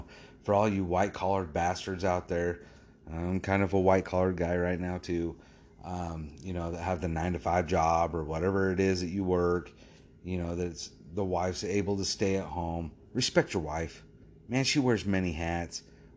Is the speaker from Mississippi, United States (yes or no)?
no; Idaho, United States; now in Utah, United States; I'm actually from Idaho. No, I'm not a hoe. I'm more of a pimp, maybe. Just kidding. Yes, I'm from Idaho.